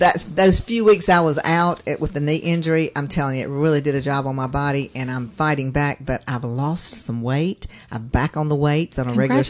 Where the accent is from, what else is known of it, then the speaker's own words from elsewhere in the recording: Georgia, United States; Tift in my hometown.